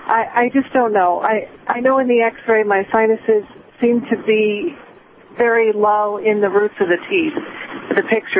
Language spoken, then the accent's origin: English; Bethlehem, Pennsylvania, United States; I'm from Bethlehem, Pennsylvania.